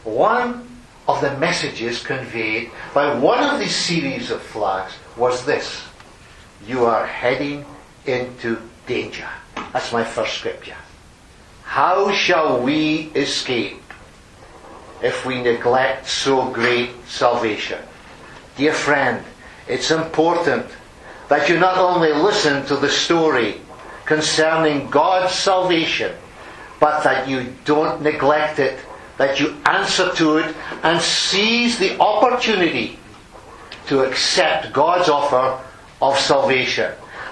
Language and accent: English; Aberdeen, Scotland, United Kingdom; we come from Aberdeen, which is a city in the northeast of Scotland.